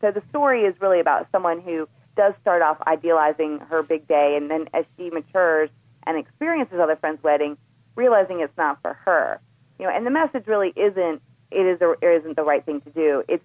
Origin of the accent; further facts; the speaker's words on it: Washington, District of Columbia, United States; And so I, growing up in Washington, where you have a lot of single career women who are staying single longer